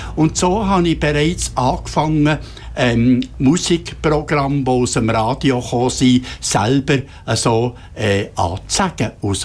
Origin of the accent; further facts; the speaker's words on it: Dieterswil, Bern, Switzerland; also born or lived in Basel; mein Vater hat in Dieterswil, das ist hier bei Münchenbuchsee, ein Haus gekauft. Und dann bin ich dort in die Schule und dort aufgewachsen. Und da habe ich eben jetzt einfach zwei Wurzeln, zwei Standbeine. Das eine ist Basel, Baselbiet, und das andere eben hier im Bernbiet.